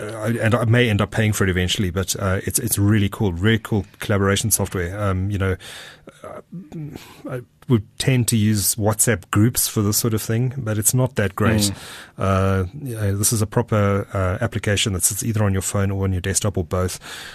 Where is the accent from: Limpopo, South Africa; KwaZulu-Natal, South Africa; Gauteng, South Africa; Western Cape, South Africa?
KwaZulu-Natal, South Africa; Durban; And the answer is my hometown, Durban. Durban by the sea.